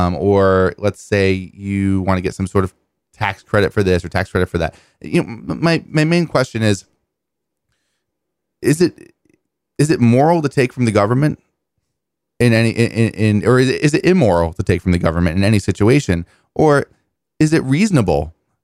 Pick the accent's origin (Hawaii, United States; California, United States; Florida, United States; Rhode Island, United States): Rhode Island, United States; accent: Rhode Island; Ooh, slipped into my Rhode Island accent there for a second. It does happen sometimes when I get uppity.